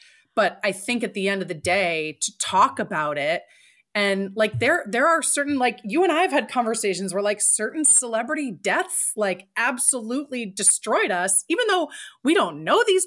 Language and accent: English; New York, United States; I grew up near New York.